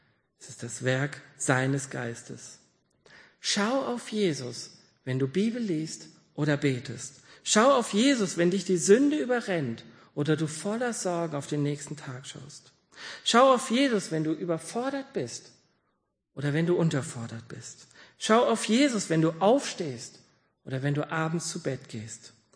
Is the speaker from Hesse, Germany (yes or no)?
yes; Hesse, Germany; Ich weiß, dass ich als Hesse immer schwäbischer werden kann. Aber ich werde niemals ein echter, gebürtiger Schwabe werden.